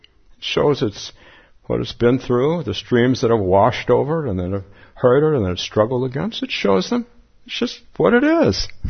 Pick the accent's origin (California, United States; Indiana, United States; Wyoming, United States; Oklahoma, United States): California, United States; Palo Alto; So I'm with my grandmother in my backyard in my hometown of Palo Alto.